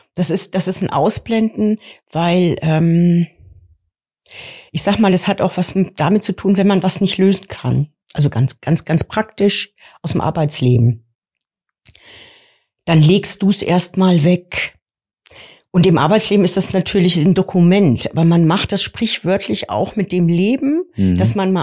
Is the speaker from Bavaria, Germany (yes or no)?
yes; Bavaria, Germany; born there; now in Hamburg, Germany; Ich bin Ende 50. Ich lebe seit über 25 Jahren in Hamburg. Bin gebürtige Unterfränkin